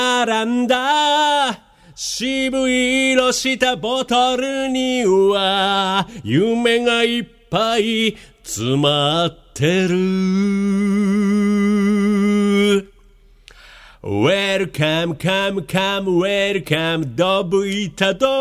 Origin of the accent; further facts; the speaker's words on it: Yokosuka, Kanagawa, Japan; 小さい頃から生まれ育ったその基地の町の横須賀の独特な佇まいを歌にするっていうコンセプトで始めたグループだったんですね